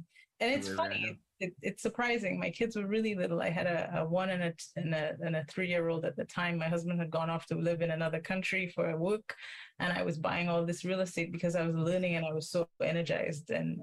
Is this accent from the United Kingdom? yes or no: no; St. Lucia; now in Canada; I'm originally from St. Lucia, Canadian St. Lucian, so I have a bit of a my feet in both lands